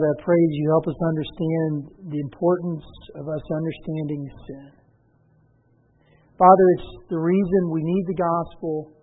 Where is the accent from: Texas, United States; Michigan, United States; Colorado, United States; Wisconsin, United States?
Texas, United States; I'm from Texas, that's a good saying.